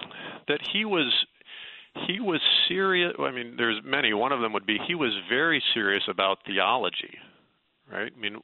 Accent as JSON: {"language": "English", "town": "Chicago", "region": "Illinois", "country": "United States", "tie": "born or raised there", "said": "Well, I grew up in Chicago, so I'm a lifelong Cubs fan"}